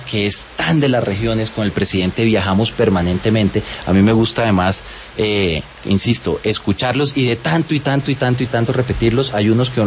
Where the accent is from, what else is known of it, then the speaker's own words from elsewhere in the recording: Riohacha, La Guajira, Colombia; born there; Yo soy de provincia, orgullosamente colombiano. Yo nací en La Guajira, yo nací en Riohacha.